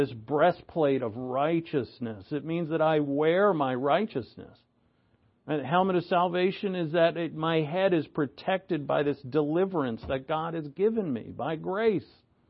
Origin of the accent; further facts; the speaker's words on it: New England, United States; And I'm from New England where you don't talk to anybody or make any eye contact.